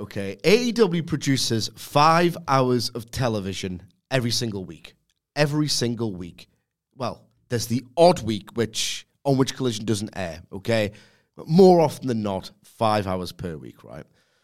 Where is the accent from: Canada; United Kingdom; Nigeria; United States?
United Kingdom; As a Brit who has to get 4 hours of sleep in, if I'm lucky